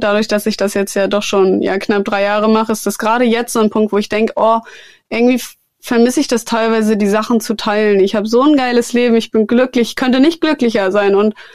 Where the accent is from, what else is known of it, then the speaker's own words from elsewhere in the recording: Germany; Das ist ja nicht so, dass nur in Deutschland, in meiner Heimat oder whatever, dass da Menschen existieren.